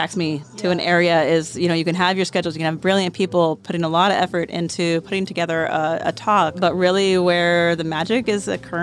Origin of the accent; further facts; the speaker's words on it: California, United States; from Alameda County in California, USA.